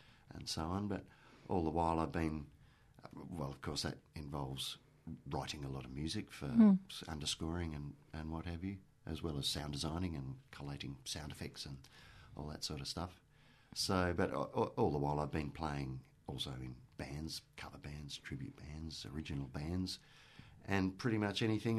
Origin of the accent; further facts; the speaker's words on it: Mount Gambier, South Australia, Australia; Well, I grew up in Mount Gambier, and as a teenager